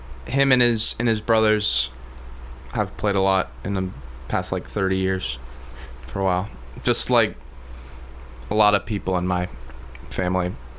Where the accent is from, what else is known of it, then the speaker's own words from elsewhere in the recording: Columbia, Missouri, United States; Right down here in Columbia, Missouri.